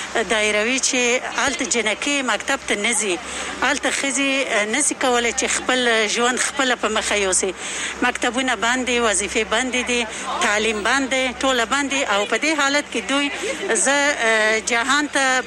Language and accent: Pashto; Kabul, Afghanistan; زه د کابل نراغلی یم